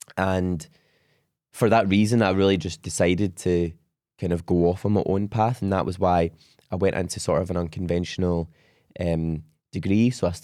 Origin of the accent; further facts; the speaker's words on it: Coatbridge, Scotland, United Kingdom; like I grew up in Coatbridge, like a really kind of a kind of small town. My parents had always lived there. They were from there. Their parents were from there.